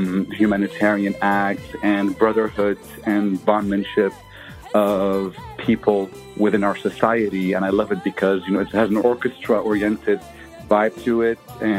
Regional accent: Lebanon; also born or lived in New York; now in Atlanta, United States; I was born and raised in Lebanon, and I come from partial Palestinian roots and a cultural intersection with Haiti. I've lived in New York for 6 years in Brooklyn, and I moved to Atlanta, Georgia

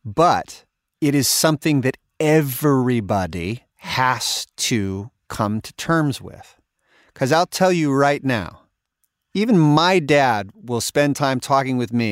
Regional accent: Sacramento, California, United States; And coming from Sacramento and having the relationship that I had with Tower, you know, it coming from my hometown

